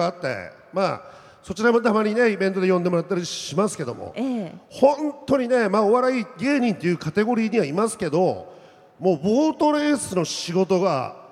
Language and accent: Japanese; Akita, Japan; moved away as an adult; うちの実家まで秋田駅前から15分ぐらいで着きますけど